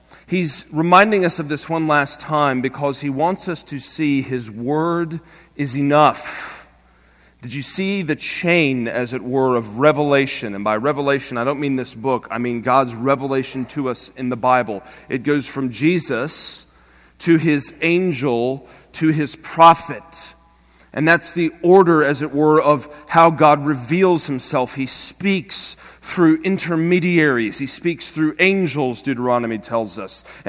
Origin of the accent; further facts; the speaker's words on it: Greenville, United States; I was going to drive up to Lexington from Greenville, my hometown